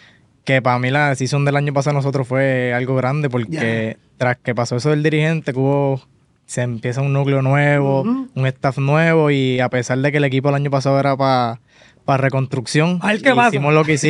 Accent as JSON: {"language": "Spanish", "town": "Barranquitas", "country": "Puerto Rico", "said": "Barranquita, mi pueblo, me llamo obviamente, mi pueblo, cerca"}